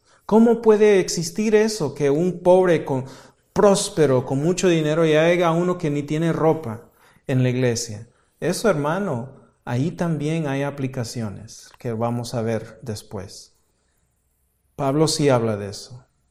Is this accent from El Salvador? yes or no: yes; El Salvador; Bueno, no soy mexicano, soy de El Salvador, así que a mí no me pertenece nada